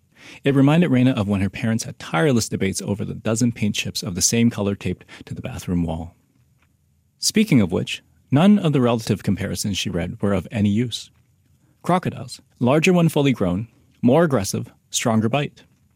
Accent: Vancouver, British Columbia, Canada; I grew up in Vancouver when I was a kid, and it was in a place with a large Cantonese diaspora.

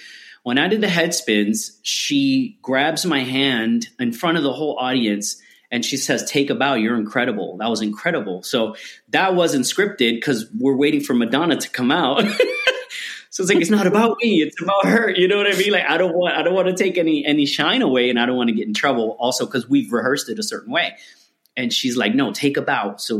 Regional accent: Puerto Rico; born there; first language Spanish; English is a second language; I didn't even know English in the beginning. I was born in Puerto Rico, so Spanish is my first language.

